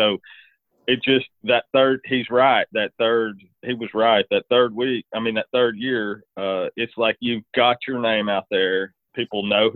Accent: Texas, United States; now in East Texas, United States; I mean, I am from East Texas. Well, I'm from West Texas, but I live in East Texas, and I don't want my reports to look like a hillbilly did the report.

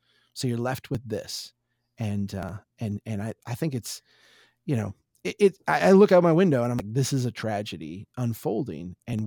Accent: Brainerd, United States; I can see this, you know, out my window, actually. Brainerd, my hometown, it has how many dollars?

